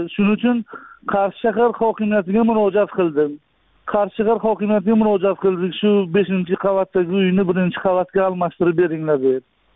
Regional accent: Qashqadaryo Region, Uzbekistan; born there; Men 1977 yil Koson tumanida tug'ilganman.

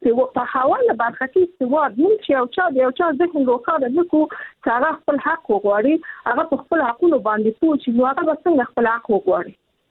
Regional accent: Afghanistan; زه خپله په افغانستان کې پیدا شوې، په افغانستان کې لویه سوم

